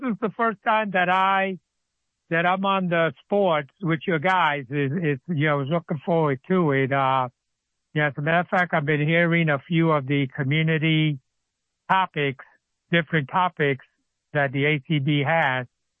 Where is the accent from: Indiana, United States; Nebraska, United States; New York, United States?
New York, United States; And I am also, I grew up in New York for about 18 years, and I joined the United States Marine Corps and retired with 21 years active service.